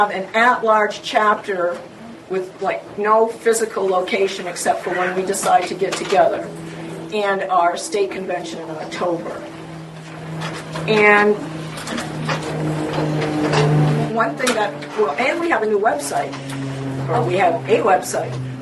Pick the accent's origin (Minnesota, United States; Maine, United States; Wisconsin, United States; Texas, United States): Maine, United States; I was in the 70s in college in Maine. So, and I grew up in Maine, in the Maine system.